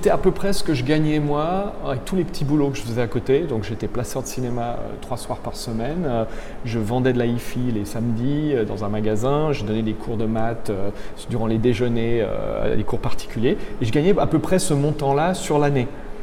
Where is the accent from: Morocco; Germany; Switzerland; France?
Switzerland; je suis à moitié suisse, j'ai grandi en Suisse